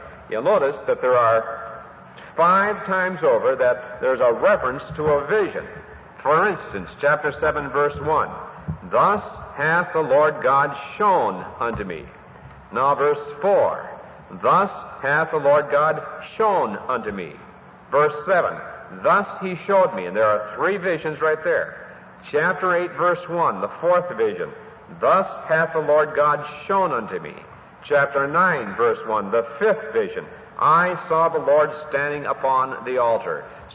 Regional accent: Hinckley, Minnesota, United States; The one claim that my hometown has to fame is a fire. One of the largest forest fires in the whole of Minnesota happened at Hinckley

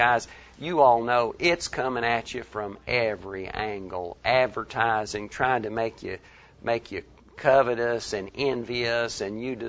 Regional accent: Arkansas, United States; because we're from Northwest Arkansas, we keep hearing about Sam Walton

